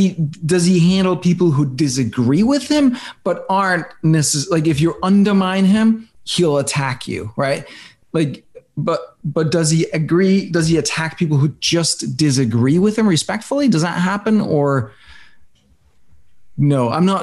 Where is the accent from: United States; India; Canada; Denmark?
Denmark; Like you, I come from Denmark